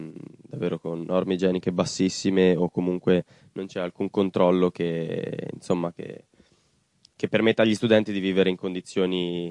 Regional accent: Southern Italy, Italy; quando ha scoperto che sono terrone

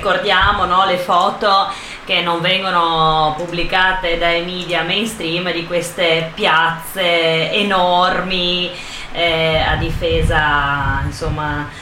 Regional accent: Padua, Veneto, Italy; per noi padovani, insomma, noi veneti, ci riguarda da vicino

